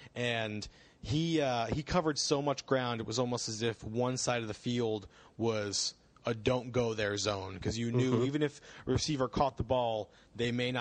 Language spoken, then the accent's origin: English; Florida, United States; also born or lived in Detroit, Michigan; I'm a Florida boy raised, but I was born in Michigan, born in Detroit, and have a lot of history in the state of Michigan.